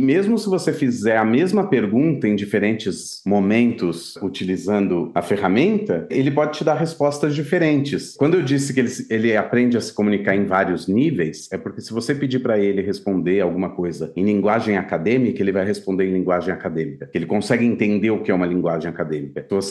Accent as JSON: {"language": "Portuguese", "region": "Minas Gerais", "country": "Brazil", "said": "Que eu sei que eu posso falar, porque eu sou mineiro de pai e mãe, então eu posso falar muito bem como o mineiro fala."}